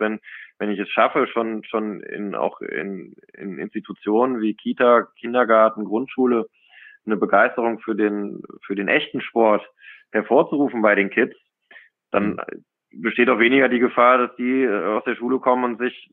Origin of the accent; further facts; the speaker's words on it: Cologne, North Rhine-Westphalia, Germany; ich bin tief im Herzen natürlich eine Kölsche Junge, also bin Rheinländer, bin in Köln sozialisiert und bin jedes Jahr im Karneval zu Hause, meine Familie ist dort, die meisten Freundinnen und Freunde sind dort